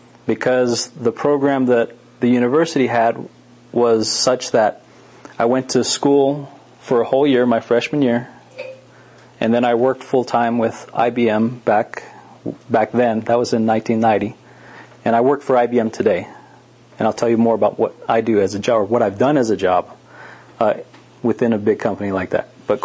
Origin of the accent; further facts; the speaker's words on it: Laguna Pueblo, New Mexico, United States; I grew up in Laguna Pueblo. I went to the elementary school out there. Not long after elementary school, I went to school here in Albuquerque.